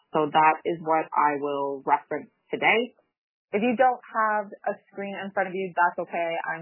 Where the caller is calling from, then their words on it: Yellowknife, Northwest Territories, Canada; I am calling in from Sambate in Yellowknife, from where I live.